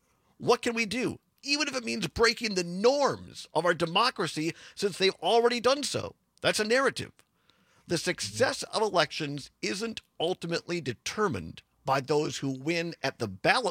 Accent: Wisconsin, United States; I grew up in Southwest Wisconsin, you in Northwest Wisconsin

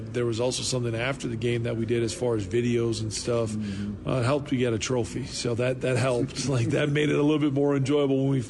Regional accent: Wisconsin, United States; And it, being from Wisconsin, growing up in Wisconsin, that meant a lot.

